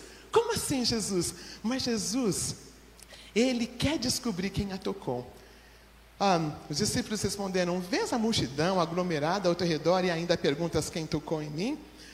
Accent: São Paulo, Brazil; E eu vim de São Paulo, não conhecia muito disto.

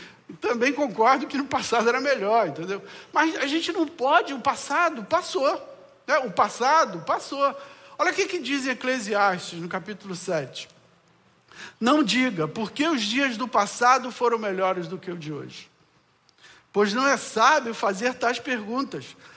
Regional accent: Rio de Janeiro, Brazil; Eu vim do Rio de Janeiro para cá em 2009. Aí passei 2 anos aqui em São Francisco, aí fui para Schroeder. Aí passei 1 ano e meio em Schroeder, fui para Lages. E voltei para cá em julho de 2015.

